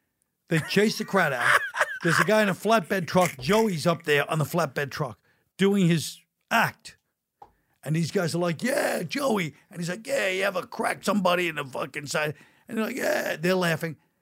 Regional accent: Brooklyn, New York, United States; So I go to Pips to audition. I'm from Brooklyn.

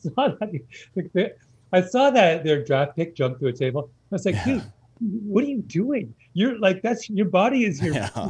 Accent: Canada; I'm Canadian, so I should be a Raptors fan

